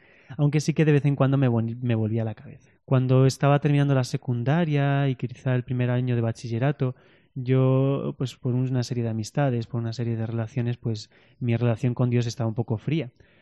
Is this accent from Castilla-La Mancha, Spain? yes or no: yes; Cobisa, Castilla-La Mancha, Spain; Yo soy de Covisa. He vivido siempre en Covisa, entre Covisa, Toledo, siempre por allí.